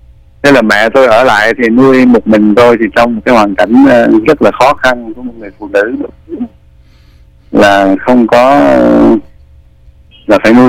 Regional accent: Di Linh, Lâm Đồng, Vietnam; also born or lived in Da Lat; Rồi lại bố mẹ tôi vào đây từ trước năm 42, 43, sinh ra tôi ở đây. Đó là, và đến khoảng năm... tôi sống ở Di Linh, tức là cách đây 80 km về phía nam. Ở đó cho đến năm hết cấp 2

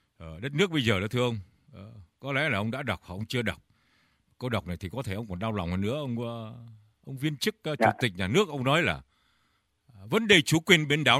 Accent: Northern Vietnam, Vietnam; now in United States; tôi là Bắc Kỳ di cư vào Nam mà.

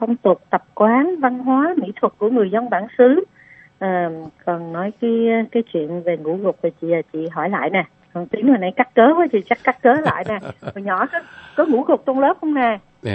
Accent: Nha Trang, Khanh Hoa, Vietnam; Tại hồi xưa mình dân Nha Trang mà, thì cái lớp học nó nằm gần biển.

